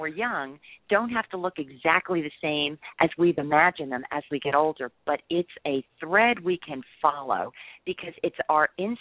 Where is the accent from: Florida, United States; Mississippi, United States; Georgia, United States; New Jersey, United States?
New Jersey, United States; I grew up in New Jersey. I was literally groomed to be a New Jersey lawyer.